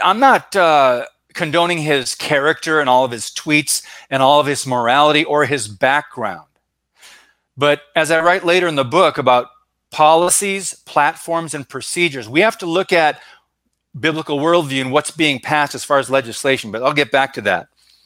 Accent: United States; this is just completely opposite of when at least I or my parents or grandparents were going through growing up in America.

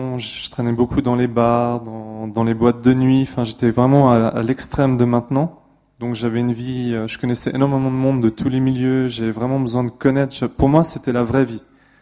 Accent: Switzerland; j'ai 30 ans. Je suis suisse-allemand et français

